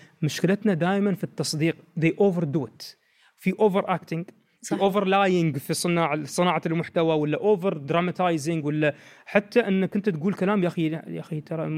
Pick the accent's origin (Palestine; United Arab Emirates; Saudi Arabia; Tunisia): United Arab Emirates; وقمنا نلاحظ ان هالشيء وايد استوى مؤخرا عندنا في الامارات بالتحديد